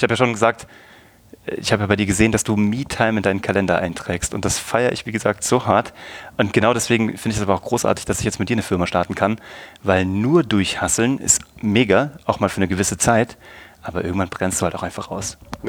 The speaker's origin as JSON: {"language": "German", "town": "Kassel", "region": "Hesse", "country": "Germany", "lives_now": "Munich, Germany", "said": "Ich komme aus Kassel eigentlich, ich bin jetzt 38, ich habe wie gesagt einen Sohn, 6 Jahre alt, meine Frau Charlotte, ich lebe jetzt in München."}